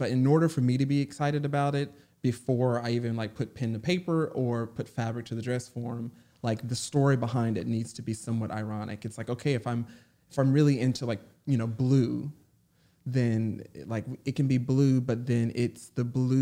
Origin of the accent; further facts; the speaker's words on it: North Carolina, United States; now in Los Angeles, United States; But growing up in North Carolina was amazing, like surrounded by family. My extended family was in the same neighborhood that my